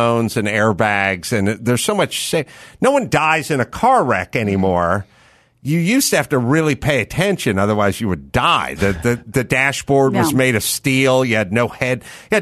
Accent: California, United States; You know, I grew up in the San Fernando Valley. I'm old. Shit was closed on Sunday.

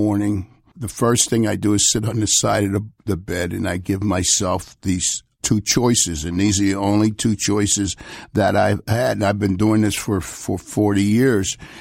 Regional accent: Washington, District of Columbia, United States; born or raised there

